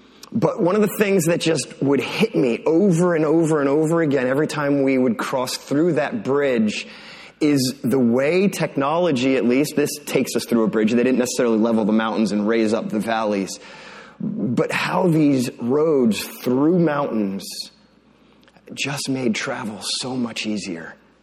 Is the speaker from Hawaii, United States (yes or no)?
no; Pennsylvania, United States; So growing up in Pennsylvania, one of the things that I learned very early in life